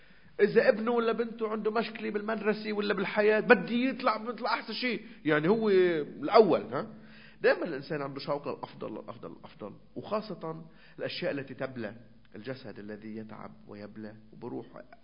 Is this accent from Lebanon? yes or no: yes; Lebanon; نحن ناس لبنانية عايشين هون